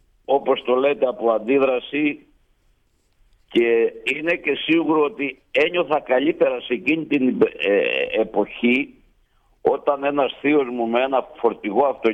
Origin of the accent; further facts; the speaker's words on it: Egklouvi, Ionian Islands, Greece; Από τη Λευκάδα, από το χωριό Εγκλουβί.